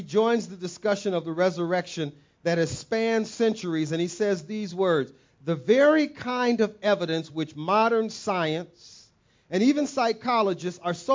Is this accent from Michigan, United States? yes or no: yes; Saginaw, Michigan, United States; If we're in Saginaw, I guess the way my hometown is Saginaw, Michigan, little Detroit, but worse. If we're back in my hometown, we would probably say something like this, man, it's a square biz, this happened.